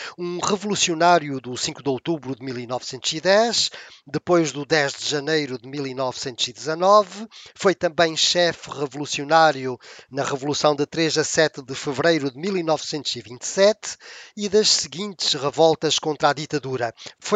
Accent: Murça, Norte, Portugal; eu sou de Mursa e Mursa é a terra da porca.

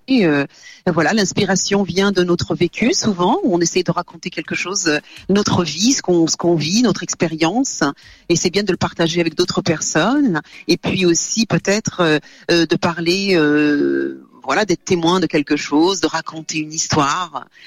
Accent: France; also born or lived in Dakar, Senegal; Eh bien, oui, je suis née à Dakar, je suis des îles du Cap-Vert, mais j'ai grandi ici en France

